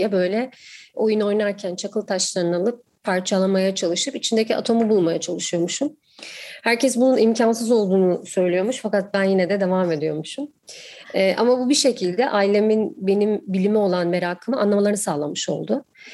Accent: Istanbul, Turkey; born there; Ben 4 Mayıs 1985 yılında İstanbul'da doğdum.

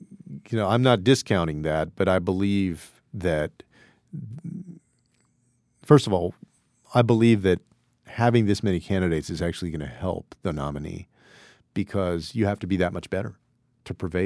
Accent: Texas, United States; the 38 electoral votes of my home state of Texas.

